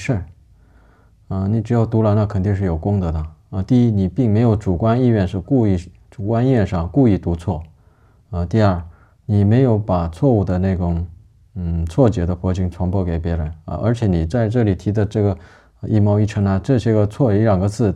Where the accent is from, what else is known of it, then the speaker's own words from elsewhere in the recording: Northeast China, China; 咱们东北这边是因为要坐火炕嘛，坐炕上就通常都是盘腿坐的